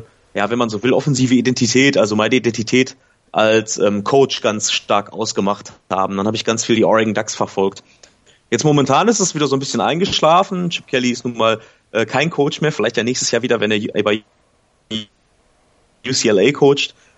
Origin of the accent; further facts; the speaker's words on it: North Rhine-Westphalia, Germany; ich komme aus dem Ruhrgebiet